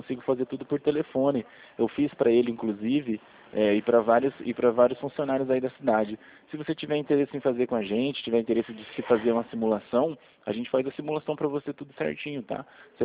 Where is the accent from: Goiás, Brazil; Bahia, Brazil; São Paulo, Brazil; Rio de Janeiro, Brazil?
São Paulo, Brazil; Rio Claro; Eu sou de Rio Claro.